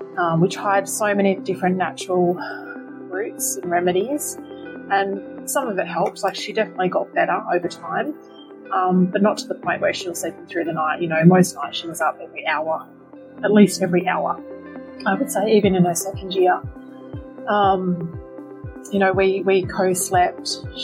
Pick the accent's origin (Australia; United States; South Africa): Australia; Yanchep, Western Australia; I am from Yanchit in Western Australia.